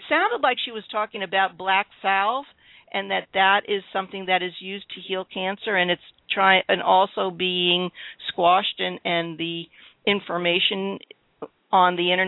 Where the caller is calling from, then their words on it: East Coast, United States; we're calling in from the East Coast of the United States